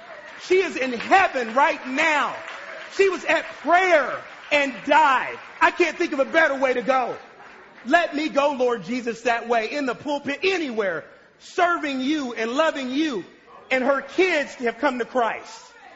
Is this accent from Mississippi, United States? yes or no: yes; Itabena, Mississippi, United States; when we were growing up in Mississippi and Itabena and we were poor and we didn't have any money